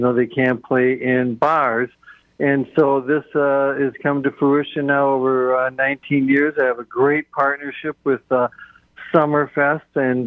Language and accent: English; Ireland; As an Irishman